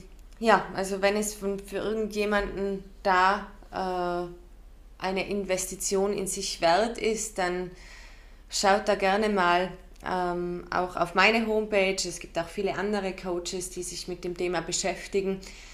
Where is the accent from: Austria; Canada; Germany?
Austria; Ich kann nur sagen, bei uns in Österreich ist es oft das Erste, wenn du deinen ersten Frauenarzttermin wahrnimmst, dass du die Pille verschrieben bekommst.